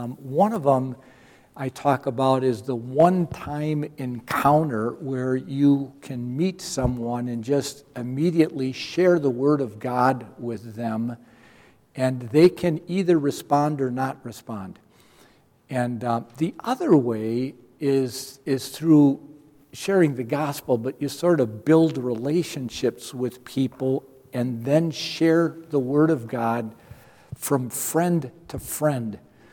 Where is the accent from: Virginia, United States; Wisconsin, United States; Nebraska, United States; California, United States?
Wisconsin, United States; Milwaukee; I grew up in Milwaukee, Wisconsin. And I grew up in a very strong Roman Catholic family.